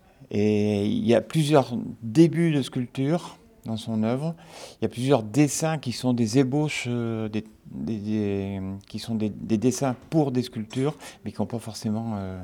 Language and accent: French; Ploudiry, Brittany, France; Mon enfance à Pluderie, donc une petite commune du Finistère Nord, entre Landivisio et Landerneau, qui est appelée là-bas le plateau, parce que c'est un petit peu en altitude, au-dessus de la grande boucle de l'Élorne.